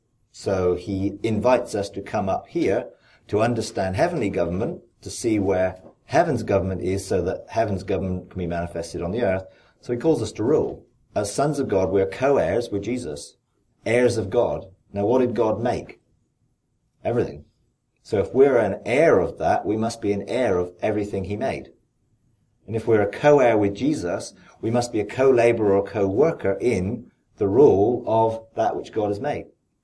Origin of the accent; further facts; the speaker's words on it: United Kingdom; So, I mean, I'm from a nation that has a monarchy, so I understand what it is to have a rule. I come from the United Kingdom.